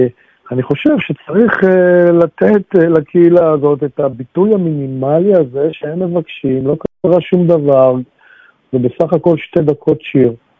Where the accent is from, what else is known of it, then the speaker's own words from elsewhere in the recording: Tel Aviv, Tel Aviv District, Israel; זו אוכלוסייה שאני היום לא גר שם, אבל גדלתי שם